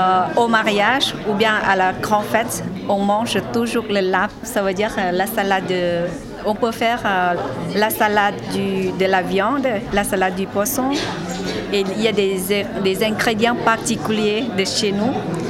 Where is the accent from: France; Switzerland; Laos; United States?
Laos; French is a second language; Bonjour, je viens du Laos.